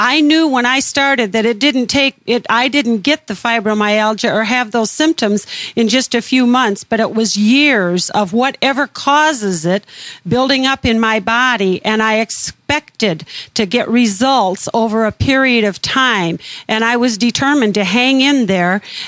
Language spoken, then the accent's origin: English; Ottawa, Illinois, United States; I'm from Ottawa, Illinois.